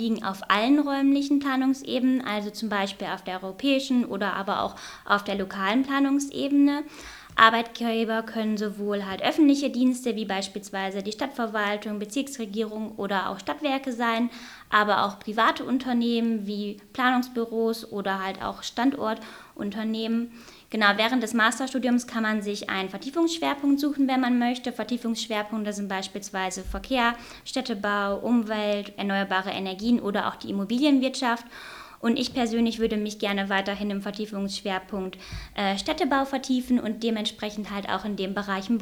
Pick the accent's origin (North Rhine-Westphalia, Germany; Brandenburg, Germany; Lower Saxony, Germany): North Rhine-Westphalia, Germany; now in Menden, Germany; das kenne ich so aus meiner Heimat im Münsterland gar nicht